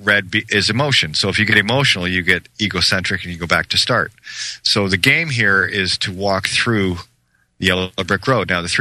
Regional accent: Belfast, Northern Ireland, United Kingdom; born there; I'm Irish born in Belfast, the jurisdiction thereof.

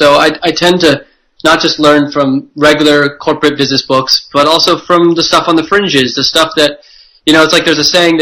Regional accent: California, United States; I grew up in Silicon Valley, which is the birthplace of a lot of the big companies out there. I grew up in an entrepreneurial family.

